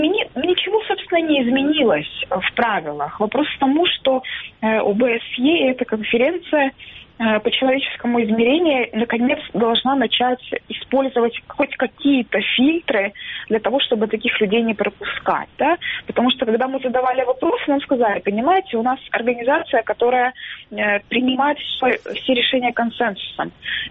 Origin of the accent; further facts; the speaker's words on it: Crimea, Ukraine; собственно, мы из Крыма